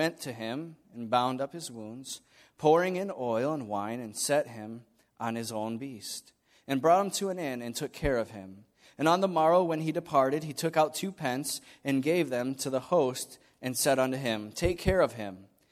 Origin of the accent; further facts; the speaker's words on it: Michigan, United States; also born or lived in Tennessee; and I know I was raised here in Michigan, but something happened to my tongue from being born in Tennessee.